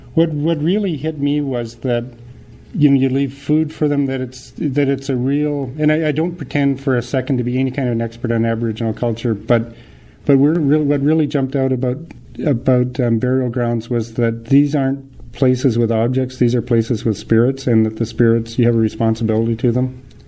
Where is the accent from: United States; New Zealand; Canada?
Canada; we're all Canadian